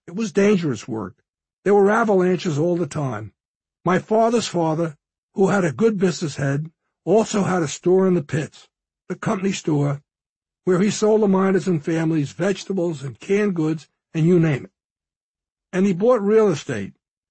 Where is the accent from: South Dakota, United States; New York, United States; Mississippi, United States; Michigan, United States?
New York, United States; Rosin Heights; I'm the American dream. I grew up in Rosin Heights, Long Island, during World War II and just after.